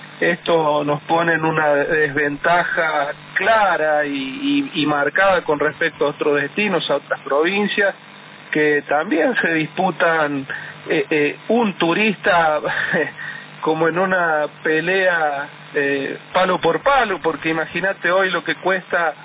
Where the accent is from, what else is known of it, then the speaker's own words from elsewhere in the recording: Merlo, San Luis, Argentina; como soy de Merlo, el turismo tiene una influencia muy importante en nuestra comunidad.